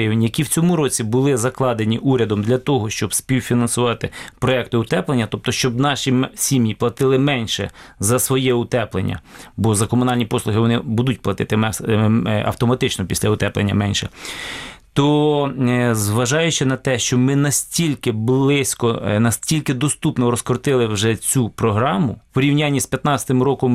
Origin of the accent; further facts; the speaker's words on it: Kamianets-Podilskyi, Khmelnytskyi Oblast, Ukraine; це місто Кам'янець-Подільське. До речі, моє рідне місто